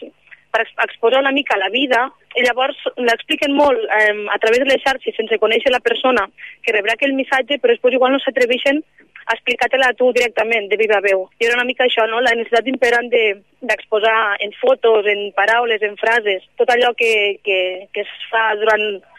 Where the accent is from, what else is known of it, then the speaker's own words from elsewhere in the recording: Flix, Catalonia, Spain; de la Marta Rojals, de la Palma d'Ebre, o sigui, convilatana gairebé meua, que jo soc de Flix